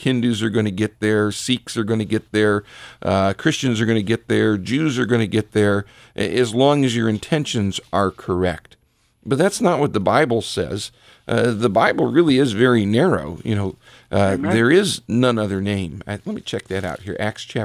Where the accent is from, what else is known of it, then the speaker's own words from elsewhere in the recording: Richfield, United States; in Richfield, where I pastor, it's my hometown, born and raised there.